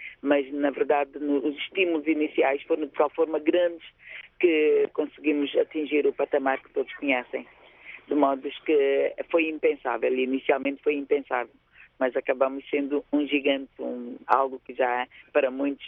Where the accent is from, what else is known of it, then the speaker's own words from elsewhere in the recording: Angola; sinto-me orgulhosa como mulher, como angolana e como artista